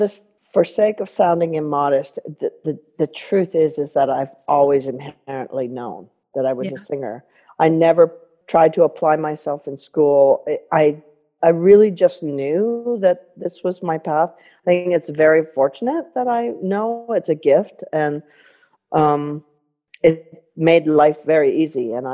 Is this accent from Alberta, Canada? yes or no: yes; Edmonton, Alberta, Canada; born there; I never lived in Edmonton. I was just born in Edmonton, and then my family moved to Millet because my grandmother owned the drugstore there. But then my father, when I was 6 months old, bought the drugstore in Consort, Alberta.